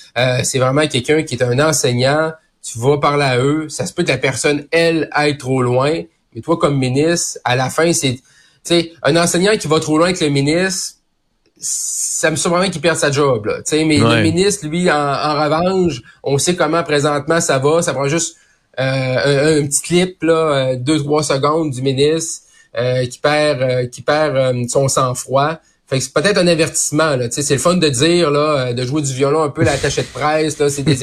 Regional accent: Quebec, Canada; ma région natale, Saguenay-Lac-Saint-Jean

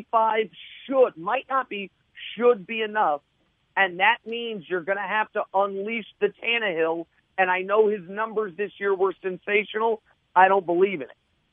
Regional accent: Kansas City, Missouri, United States; also born or lived in Houston; I mean, listen, I used to live in Houston, but I'm from Kansas City

